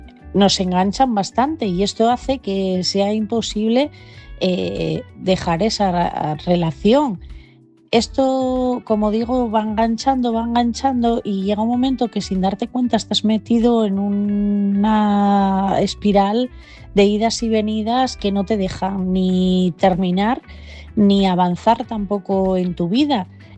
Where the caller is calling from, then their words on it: Asturias, Spain; de Asturias